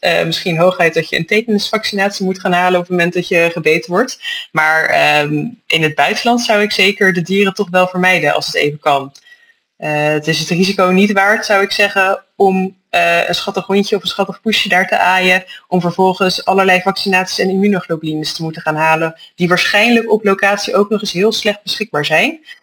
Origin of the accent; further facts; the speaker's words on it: Netherlands; Ik denk dat wij als Nederlanders weinig contact hebben met vleermuizen over het algemeen.